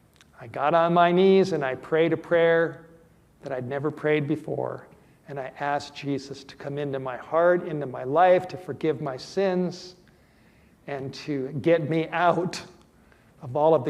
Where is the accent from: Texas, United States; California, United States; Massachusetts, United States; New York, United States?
California, United States; I grew up in Southern California in a secular Jewish home in the Hollywood Hills.